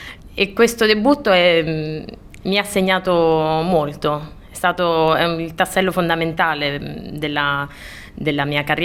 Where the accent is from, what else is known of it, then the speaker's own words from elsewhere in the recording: Somma Vesuviana, Campania, Italy; moved away as an adult; Precisamente sono di un paesino vicino a Napoli che si chiama Somma Vesuviana. E questo è il mio paese di origine e è sempre più facile, mi individuano come napoletana effettivamente.